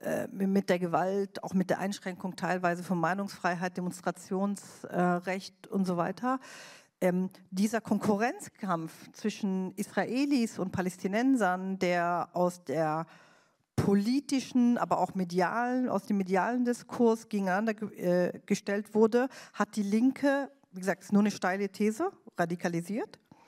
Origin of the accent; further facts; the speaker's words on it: Berlin, Germany; ich bin Berlinerin